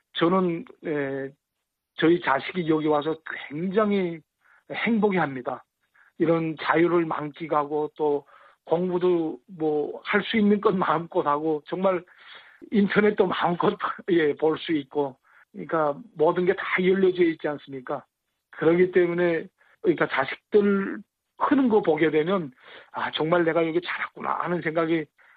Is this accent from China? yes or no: no; North Korea; moved away; 내가 낳아서 자라난 저 조국, 북한이라는 땅은